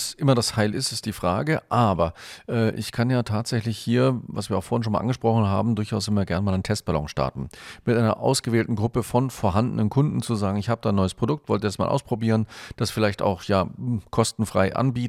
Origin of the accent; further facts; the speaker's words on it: Northern Germany, Germany; born there; moved away; ich bin gebürtig aus dem Norden und lebe aber schon seit Ewigkeiten hier im Süden, aber dadurch auch immer noch familiäre Kontakte in den Norden.